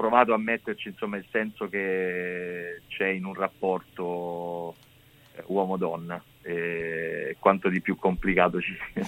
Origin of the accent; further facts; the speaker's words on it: Maratea, Basilicata, Italy; born there; now in Rome, Italy; sono nato in Basilicata, a Maratea, ma ormai sto a Roma da più tempo di quanto sono stato in Basilicata.